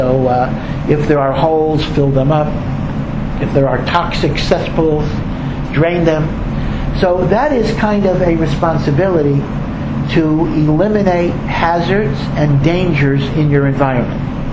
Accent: Silver Spring, Maryland, United States; I come from Washington, D.C., or Silver Spring, Maryland, outside of Washington, D.C.

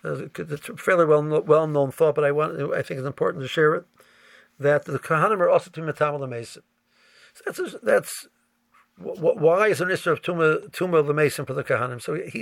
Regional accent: Cleveland, Ohio, United States; When I was growing up in Cleveland, the largest conservative synagogue in Cleveland

